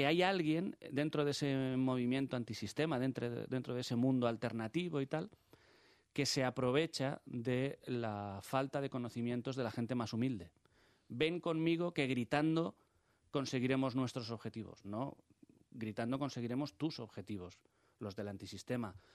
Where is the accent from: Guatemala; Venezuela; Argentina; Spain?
Spain; esos locos somos los españoles y el centro psiquiátrico es España